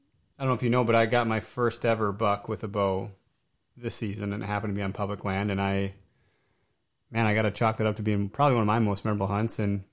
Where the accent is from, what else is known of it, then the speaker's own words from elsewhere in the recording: Waukesha, Wisconsin, United States; I grew up in Waukesha, so I know it well.